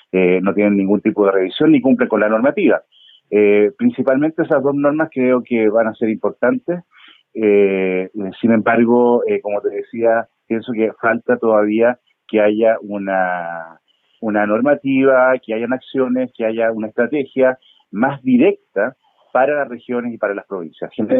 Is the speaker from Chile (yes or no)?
yes; Chile; nosotros como chilenos